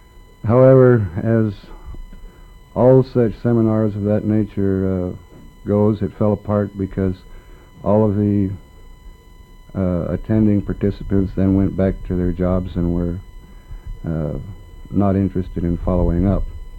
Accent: Yakutat, Alaska, United States; born there; I was born in Yakutat, Alaska. My mother was born there.

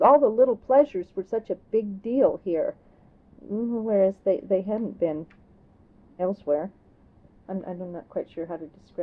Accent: Kodiak, Alaska, United States; Well, the big deal for 13 to 16-year-old girls here was, well, there were two things, and both of them were dances. There was teen club on base and rainbow girls dances in town.

